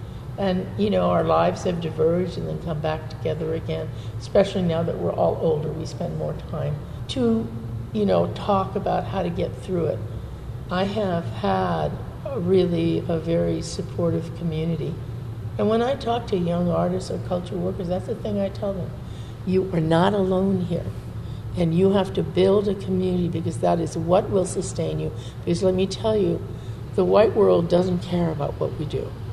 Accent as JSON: {"language": "English", "country": "United States", "said": "I mean, I always claim being Chicana, and sometimes people say, why do you use that word?"}